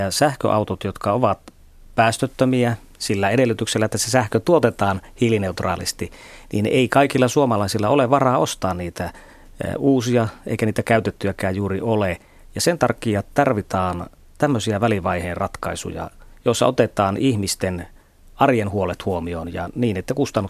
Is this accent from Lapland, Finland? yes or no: yes; Lapland, Finland; itsekin olen Lapista ja dieselautolla siellä ajan